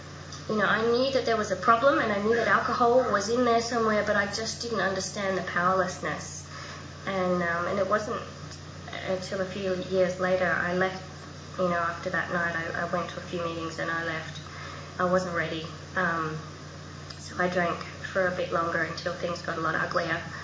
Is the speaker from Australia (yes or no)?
yes; Adelaide, South Australia, Australia; also born or lived in Melbourne; I grew up in Adelaide, and I moved to Melbourne.